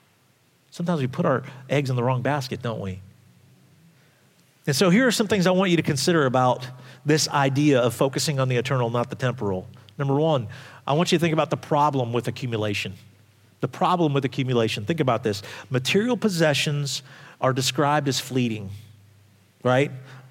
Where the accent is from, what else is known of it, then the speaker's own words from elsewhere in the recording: New York City, New York, United States; You know, I grew up in New York, and I remember coming into our apartment when I was like 3 or 4 years old, and it was ransacked.